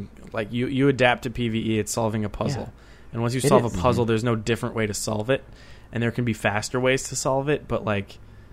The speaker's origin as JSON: {"language": "English", "country": "United States", "said": "Apparently, I'm American, and it's not Brisbane and Melbourne."}